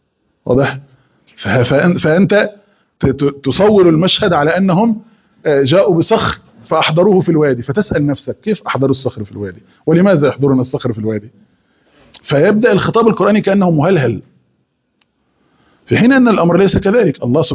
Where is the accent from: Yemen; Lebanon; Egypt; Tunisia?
Egypt; ولا حتى الفراعنة الذين عندنا في مصر كانوا أعلى من ذلك بكثير